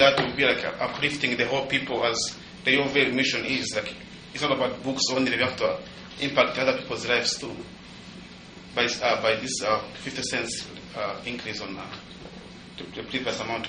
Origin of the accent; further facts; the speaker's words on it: Rwanda; born there; moved away; I was born in Rwanda, and 20 years ago, as many of you know, we had some genocide stuff going on, and had to flee, and I lived in a refugee camp for more than 10 years.